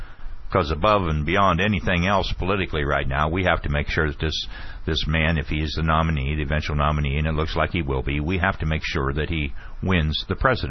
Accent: Ohio, United States; I'm from Ohio. When we would go to Florida, we would stop there.

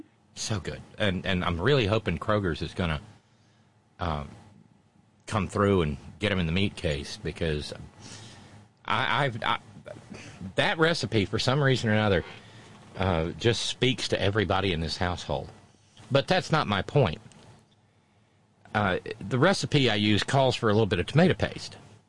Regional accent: Florence, Alabama, United States; And lo and behold, there's one in my hometown in Florence now.

